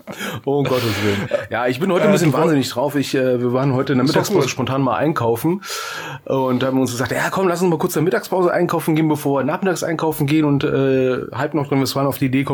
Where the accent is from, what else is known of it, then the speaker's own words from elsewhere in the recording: Berlin, Germany; ich war in meiner Heimatstadt, ja, in Berlin